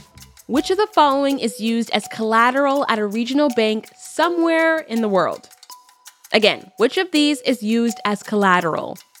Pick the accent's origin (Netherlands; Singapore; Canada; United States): Canada; So I know about her because I'm Canadian